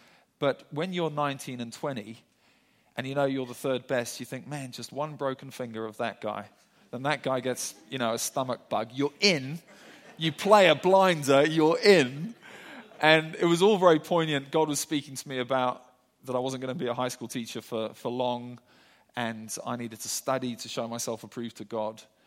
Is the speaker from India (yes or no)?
no; Zimbabwe; So I grew up in Zimbabwe just at the time when Zim were brilliant at cricket.